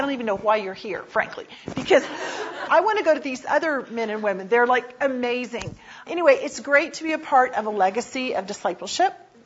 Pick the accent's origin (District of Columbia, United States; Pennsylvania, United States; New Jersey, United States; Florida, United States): Florida, United States; moved away as an adult; now in Germany; I'm from Florida originally, and God led me to Germany. I moved there the end of 98. Did not know German. I had learned Spanish